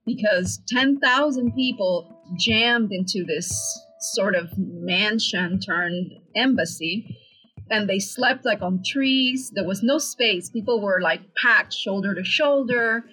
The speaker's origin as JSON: {"language": "English", "region": "Matanzas", "country": "Cuba", "tie": "born or raised there", "lives_now": "United States", "said": "I grew up in Matanzas"}